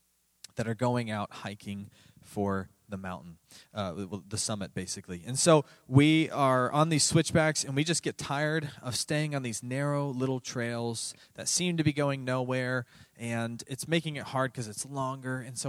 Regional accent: Tampa, Florida, United States; you know that I grew up in Florida. And Florida is not exactly filled with mountains and forests. In fact, I actually grew up on the coast. I'm from Tampa.

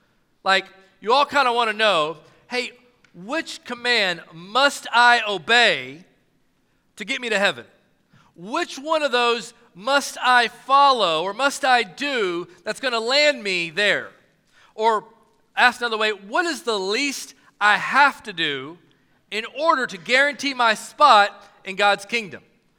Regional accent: Knoxville, Tennessee, United States; I grew up in Knoxville, Tennessee. I'm a country guy.

